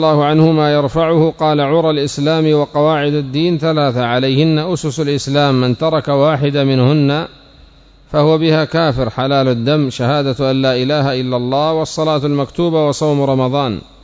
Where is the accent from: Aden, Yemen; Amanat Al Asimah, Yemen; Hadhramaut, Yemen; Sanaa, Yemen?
Aden, Yemen; وفي بلادنا عدن المحروسة تغلق المطاعم